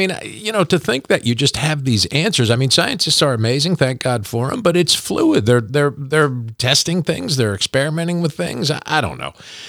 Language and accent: English; New Jersey, United States; now in Kentucky, United States; You know, growing up in New Jersey, moving to Kentucky, I thought I knew everything there was to know.